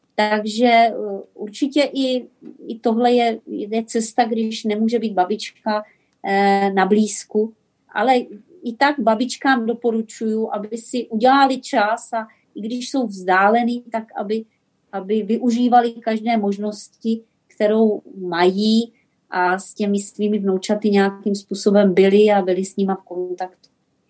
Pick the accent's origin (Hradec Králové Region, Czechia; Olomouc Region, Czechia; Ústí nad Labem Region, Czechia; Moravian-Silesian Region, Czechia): Hradec Králové Region, Czechia; Trutnov; now in Pardubice, Czech Republic; My sami jsme oba dva z Trutnova a ukotvili jsme se v Pardubicích